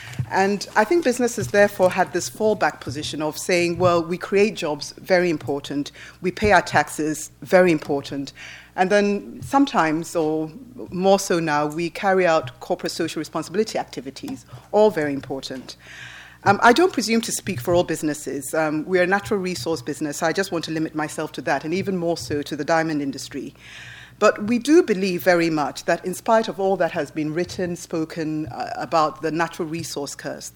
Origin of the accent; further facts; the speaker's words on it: Ghana; It's exciting for me as an African, I'm from Ghana